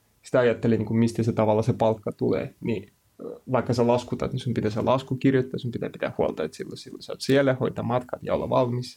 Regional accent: Russia; accent: Russian; Finnish is a second language; Mä en tiedä kuuleeko mun puheista, että mulla on venäläinen aksentti.

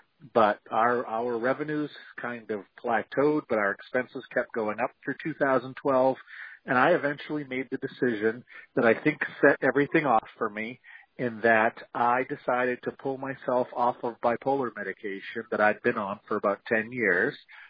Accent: Maine, United States; As you mentioned … I am from the Central Maine area.

